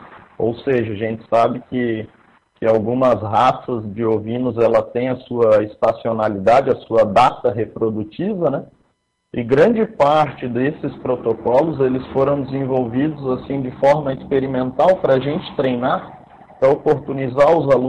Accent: Itajaí, Santa Catarina, Brazil; Eu sou da região de Itajaí, Santa Catarina, né, litoral norte catarinense

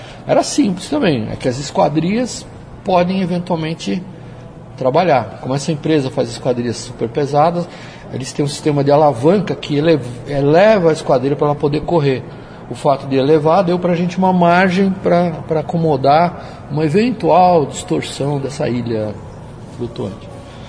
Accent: Brazil; que nós culturalmente, como brasileiros, vamos ter que resolver

